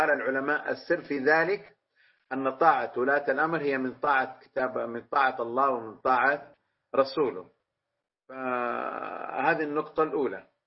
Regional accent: Saudi Arabia; في بلادنا المملكة العربية السعودية

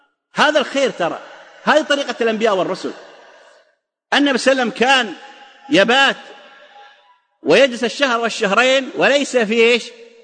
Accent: Saudi Arabia; عندنا في السعودية

